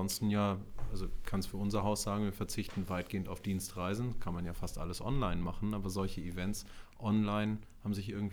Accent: Hamburg, Germany; Ich bin gebürtiger Hamburger und ich finde Hamburg aber auch irgendwie gemütlich, überschaubar, obwohl es eine große Stadt ist.

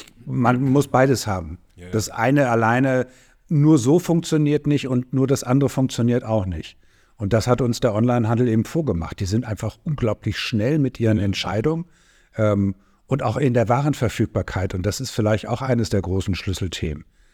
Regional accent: Hamburg, Germany; born there; also born or lived in Stuttgart; Damals haben wir allerdings noch in Stuttgart gelebt. Wir sind zwar Hamburger, sind in Hamburg geboren und Großeltern lebten am Gänsemarkt, aber mein Vater war in der Möbelbranche und zog mit uns durch die Gegend. Deswegen haben wir in Stuttgart gelebt.

